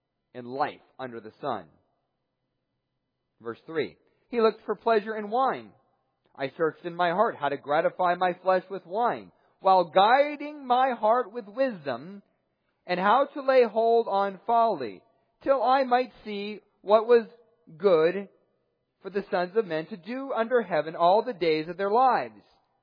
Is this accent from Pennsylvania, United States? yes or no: yes; Erie, Pennsylvania, United States; I was raised in Erie, Pennsylvania